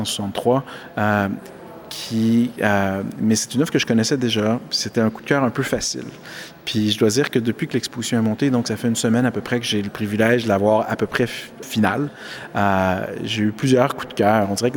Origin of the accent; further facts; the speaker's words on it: Canada; On est vraiment chanceux, honnêtement, en tant que Canadien, d'avoir une institution comme ça